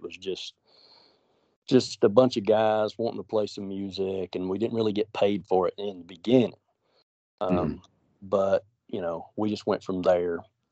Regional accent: Georgia, United States; Yeah, I grew up in Georgia.

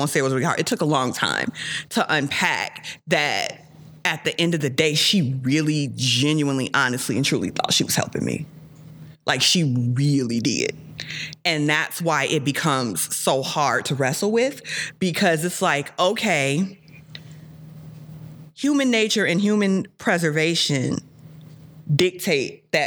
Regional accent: Chicago, Illinois, United States; Like, I was summertime shy, because I'm from Chicago.

